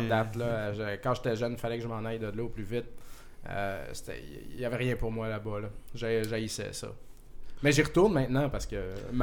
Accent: Quebec, Canada; je viens de la Beauce, en fait. J'étais un beauceron aménagé à... J'étais allé à Sherbrooke en 97. Faire mon deck en graphiste pendant 3 ans. Puis je suis venu faire un bac en design graphique à l'UQAM.

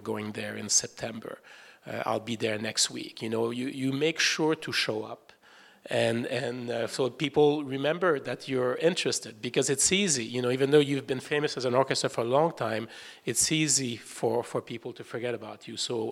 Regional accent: Montreal, Quebec, Canada; also born or lived in New York / Melbourne; now in Cleveland, United States; I lived in New York, I was in Melbourne, Australia, I'm from Montreal, you know.

